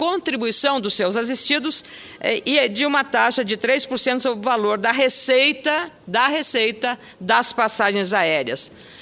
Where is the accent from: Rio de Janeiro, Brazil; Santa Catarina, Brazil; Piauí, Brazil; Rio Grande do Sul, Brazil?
Rio Grande do Sul, Brazil; E, mais como gaúcha, feliz